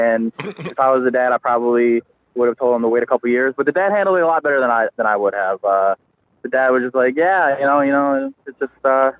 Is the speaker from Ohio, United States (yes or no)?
no; Albany, New York, United States; I'm from Albany, New York.